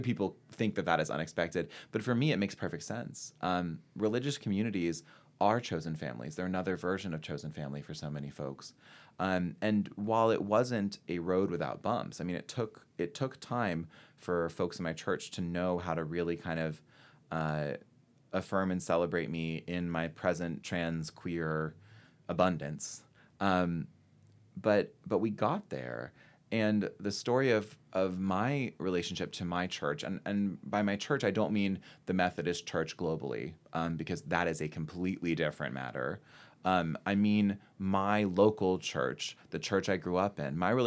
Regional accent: North Carolina, United States; how much pride I had in being a North Carolinian until I went to Duke, and how much pride I had in being a Southerner until I went to Duke.

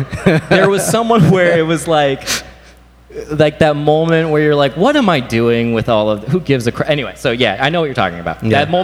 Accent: the South, United States; I also feel like I was raised in the South and like it was just terrible, and so like I escaped

